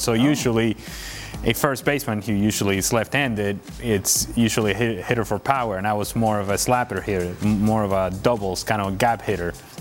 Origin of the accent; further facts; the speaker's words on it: Venezuela; I grew up in Venezuela